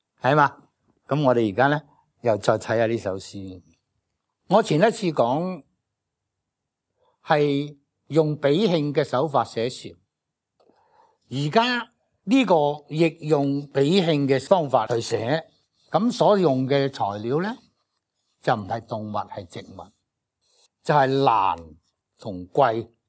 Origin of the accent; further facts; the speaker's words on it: Guangdong, China; 系我哋广东人嘅诗，因为喺唐嘅诗人之中，广东人咧系比较少嘅